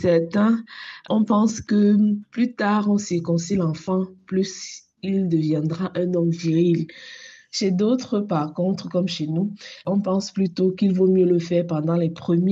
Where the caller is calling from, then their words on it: Yaoundé, Centre, Cameroon; de Yaoundé au Cameroun, j'ai 28 ans.